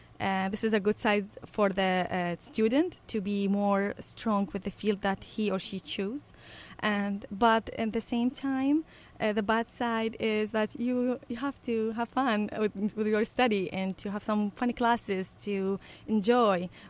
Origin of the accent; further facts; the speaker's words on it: Baghdad, Baghdad Governorate, Iraq; Well, I've been raised in Baghdad, the capital of Iraq, in a small area, very beautiful area called Al-Atifiyah, number two.